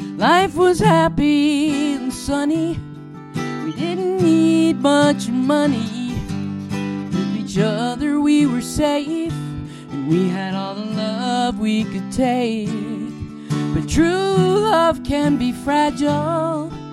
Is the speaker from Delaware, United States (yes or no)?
no; Florida, United States; I'm from the Southeast. I'm from South Florida.